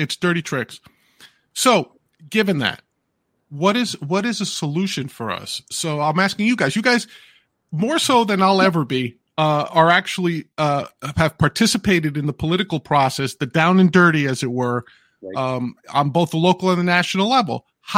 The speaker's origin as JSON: {"language": "English", "region": "New York", "country": "United States", "tie": "born or raised there", "said": "And I looked up an example, my home state here in New York"}